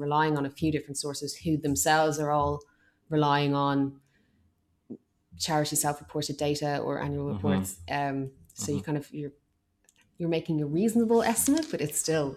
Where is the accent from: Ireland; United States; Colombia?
Ireland; now in United Kingdom; And as an Irish person living in the UK, when the original referendum was happening